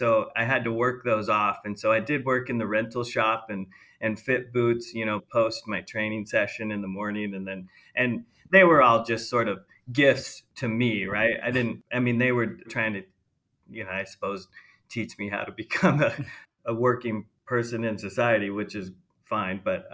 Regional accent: Wenatchee, Washington, United States; I grew up in Wenatchee, Washington at Mission Ridge. My parents, it's funny, my parents did not ski. We just lived up that Schoolchuck Valley.

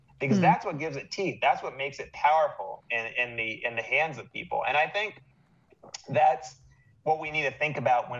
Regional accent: Atlanta, Georgia, United States; even though I grew up in Atlanta, which is like the biggest black middle class in the United States.

